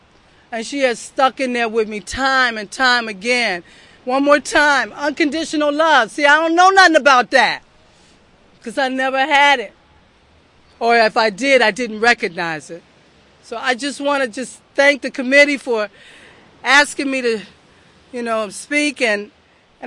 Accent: Florida, United States; also born or lived in France / Texas; I was born in France. I grew up in Texas, and I was raised in Florida. You figure that one out.

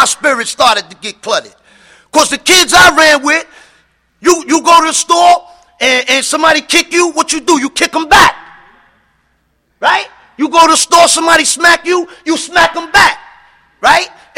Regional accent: New York City, New York, United States; I come from the South Bronx, right? That's where I come from. I come from the South Bronx. I come from what you call projects, right?

